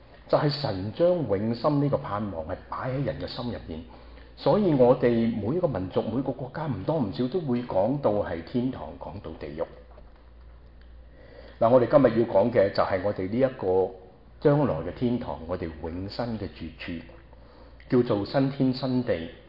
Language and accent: Cantonese; China; 嗱，我哋中國人都有嘅